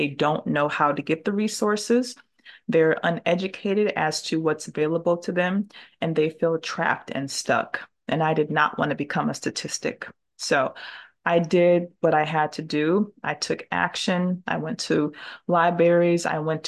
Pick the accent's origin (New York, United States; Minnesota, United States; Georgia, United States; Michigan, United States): Michigan, United States; Detroit; So the neighborhood that I grew up in West Detroit, it's off of Dexter Avenue and Troy Road.